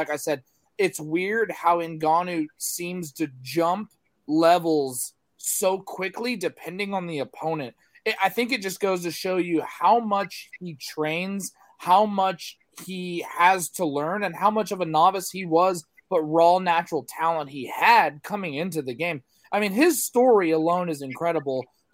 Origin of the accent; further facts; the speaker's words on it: Houston, Texas, United States; But because I was in front of my hometown in Houston, I freaked out.